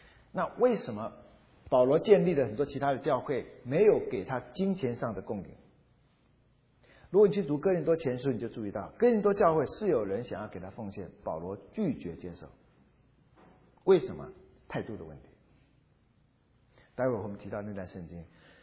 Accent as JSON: {"language": "Chinese", "country": "China", "said": "或者我们中国人习惯性就皇帝叫做钦差大臣"}